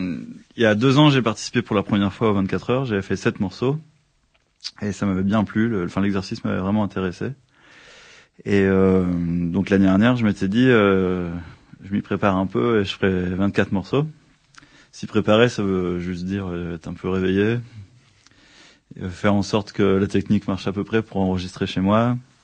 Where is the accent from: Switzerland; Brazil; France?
France; Même si je suis ici depuis longtemps, je suis français et on m'a trop nourri de ça en France.